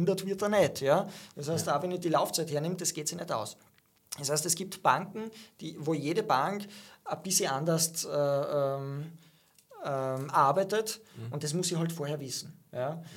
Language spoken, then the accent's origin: German; Austria; aber da sind andere Sachen möglich als bei uns in Österreich